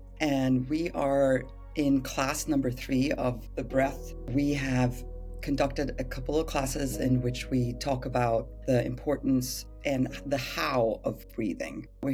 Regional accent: Sweden; I'm from Sweden

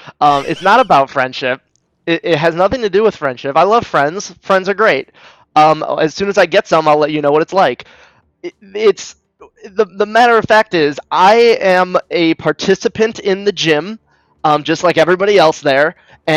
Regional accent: Midwest, United States; I'm from the Midwest.

